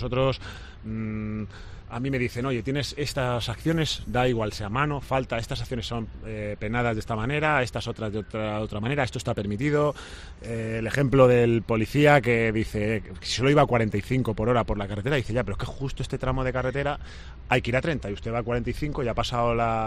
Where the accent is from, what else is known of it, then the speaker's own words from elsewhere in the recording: Spain; que como españoles no la vemos tan mano como la puede haber un alemán